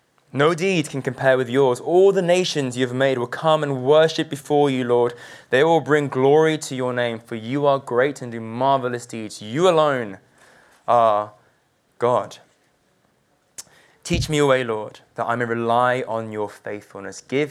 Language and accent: English; London, United Kingdom; I'm South Korean, born and raised in London.